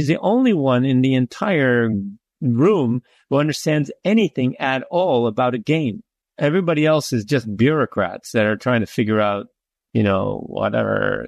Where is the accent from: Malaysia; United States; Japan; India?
Japan; I'm from Japan. I'm the publisher of this game.